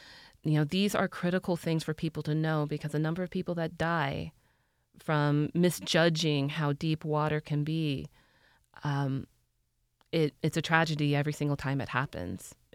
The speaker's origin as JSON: {"language": "English", "region": "Texas", "country": "United States", "tie": "born or raised there", "said": "I grew up in Texas, where I very much learned you do not camp, for example, in an old stream bed"}